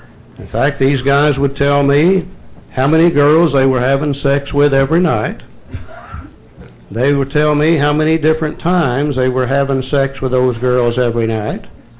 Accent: Tulsa, Oklahoma, United States; born there; I was born in Tulsa, Oklahoma too.

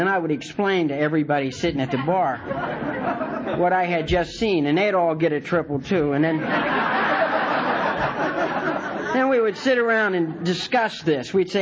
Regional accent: Martins Ferry, Ohio, United States; born there; But North Carolina is now my home. But I was born in Ohio, a little town, Martins Ferry.

